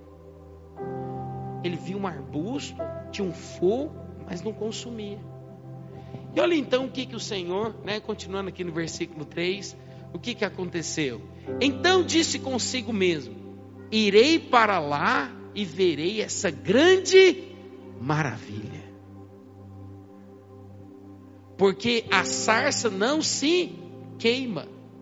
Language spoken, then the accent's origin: Portuguese; Goiás, Brazil; Eu vim lá de Goiás. Goiás, né, é um terreno mais, né, o cerrado.